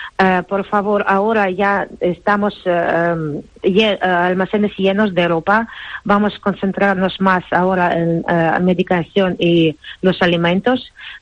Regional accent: Cherkasy, Cherkasy Oblast, Ukraine; Spanish is a second language; Bueno, en casa yo soy de Cherkasy.

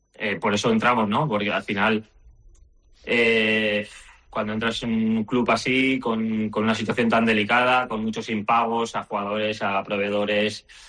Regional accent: Castellón de la Plana, Valencian Community, Spain; tanto yo como Ángel de Albert, como Vicente, pues somos de Castellón

